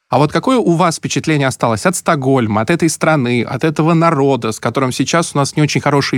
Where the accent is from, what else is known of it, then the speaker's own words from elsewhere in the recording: Saint Petersburg, Russia; В моем родном городе, в Санкт-Петербурге, все практически знают бывшего ректора